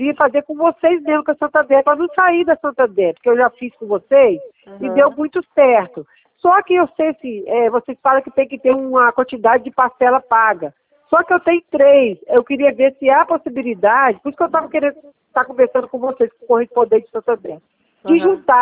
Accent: Minas Gerais, Brazil; Eu sou de Minas Gerais.

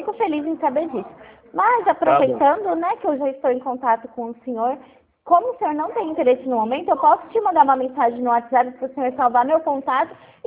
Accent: Pirassununga, São Paulo, Brazil; Eu sou de Piracinoga, estado de São Paulo, tá?

